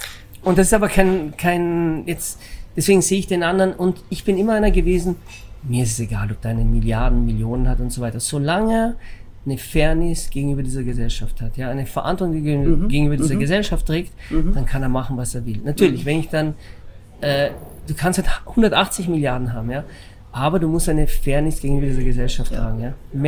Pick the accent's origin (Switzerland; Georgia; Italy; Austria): Italy; moved away; Ich bin Gastgeber und noch so bin ich Italiener